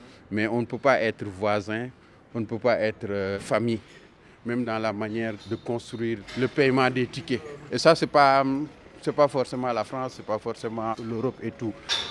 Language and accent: French; Tiaroye, Dakar, Senegal; Voilà, je suis né là-bas, j'ai grandi là-bas. Et je pense qu'il y a des signes. Moi, je suis né à Tiaroy-Gare. Dans mon bulletin de naissance, c'est marqué Tiaroy-Gare. Donc il y a la gare. J'ai grandi dans un quartier qui s'appelle Guinaraï, derrière les voies ferrées.